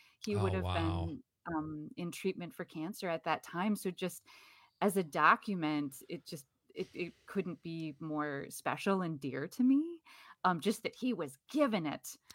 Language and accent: English; Midwest, United States; You know, as a Midwesterner, I was like, stop, Paul Rubens.